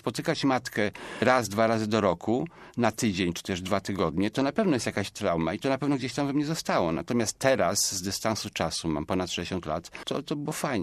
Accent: Poznań, Greater Poland Voivodeship, Poland; born there; now in Warsaw, Poland; również urodziłem się w Poznaniu, tak jak Krzysztof. Mam tutaj rodzinę.

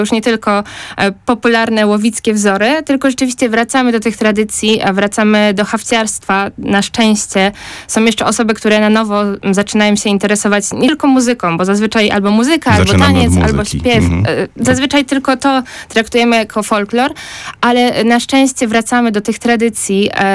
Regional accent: Kuyavian-Pomeranian Voivodeship, Poland; ja jestem rodowitą kujawianką i trafiłam do Poznania na studia.

